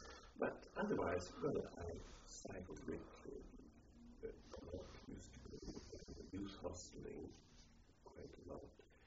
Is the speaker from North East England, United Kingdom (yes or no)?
no; Edinburgh, Scotland, United Kingdom; born there; I was born in Edinburgh on the 2nd of March, 1932.